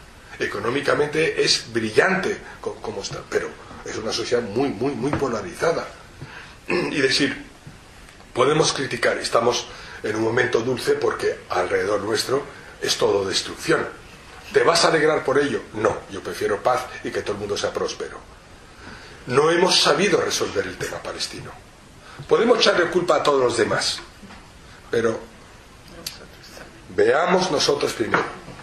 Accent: Spain; como ciudadano español y como representante de los judíos

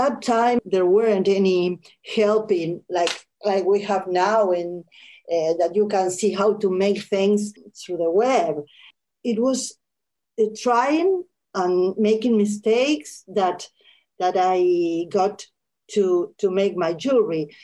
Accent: Argentina; I was born in Argentina. My grandparents were from Russia, Ukraine, Poland. They came to Argentina

